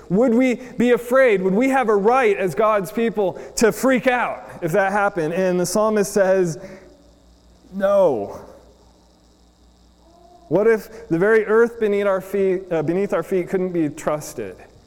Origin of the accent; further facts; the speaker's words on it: Arizona, United States; At least I grew up in Arizona, so these kind of things have been like super noticeable, right?